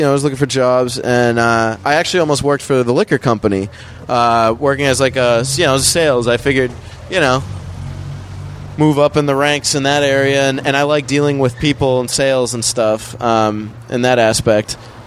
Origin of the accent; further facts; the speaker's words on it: Massachusetts, United States; I was 5 minutes from New Hampshire. I'm not a city person at all.